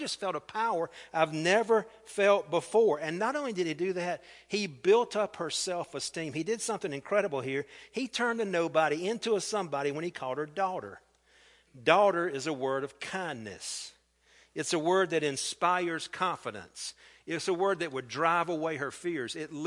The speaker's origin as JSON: {"language": "English", "town": "Columbia", "region": "South Carolina", "country": "United States", "tie": "born there", "said": "I was born in Columbia, South Carolina."}